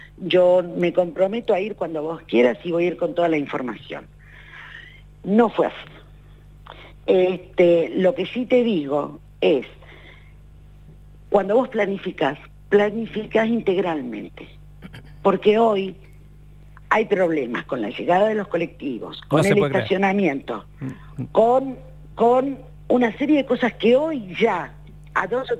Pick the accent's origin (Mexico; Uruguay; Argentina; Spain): Argentina; San Martín de los Andes, Neuquén; born there; Déjame decirte algo. Yo soy nacida en San Martín de los Andes.